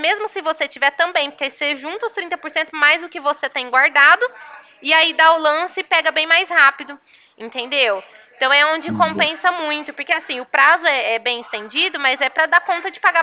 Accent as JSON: {"language": "Portuguese", "town": "Ribeirão Preto", "region": "São Paulo", "country": "Brazil", "lives_now": "Sertãozinho, Brazil", "said": "Eu sou daqui de Ribeirão Preto. Aliás, eu trabalho aqui em Ribeirão Preto e moro em Sertãozinho, que é aqui na cidade vizinha, né?"}